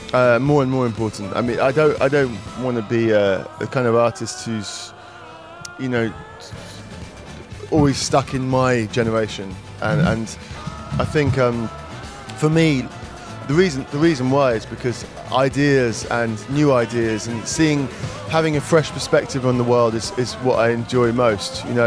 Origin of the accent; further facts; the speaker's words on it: United Kingdom; now in France; I am completely Franglish, you know. Like I'm not really English anymore. I mean, I am English, but I'm French too.